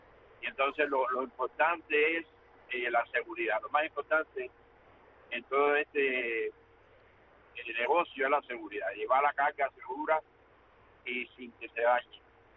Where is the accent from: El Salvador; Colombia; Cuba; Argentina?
Cuba; now in United States; yo me quería dirigir a mi pueblo cubano.